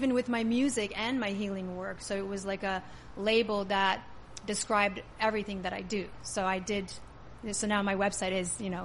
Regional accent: Canada; also born or lived in Serbia; I'm Serbian Canadian. I did spend 10 years in Serbia as a child

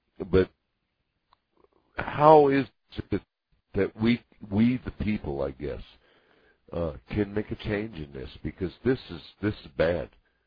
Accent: Hereford, Arizona, United States; now in Santa Fe, United States; I'm from Santa Fe, New Mexico. I was born and raised in Hereford, Arizona, a stone's throw away from the border.

